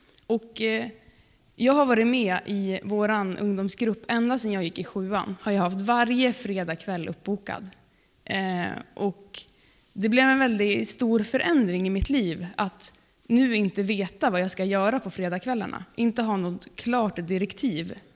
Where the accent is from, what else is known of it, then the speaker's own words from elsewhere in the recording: Alunda, Uppsala County, Sweden; som jag tror att ni flesta har hört. Jag tänkte börja presentera mig själv lite eftersom jag inte kommer härifrån. Jag kommer då från Alunda som ligger lite utanför Uppsala. Och där är jag med i Furehöjdkyrkan